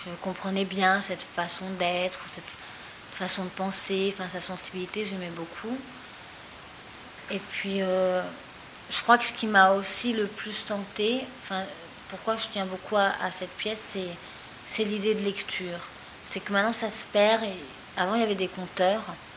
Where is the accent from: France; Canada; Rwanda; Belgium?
France; Paris, Île-de-France; Enfin, moi, je suis de Paris, alors je jouais tout à Paris.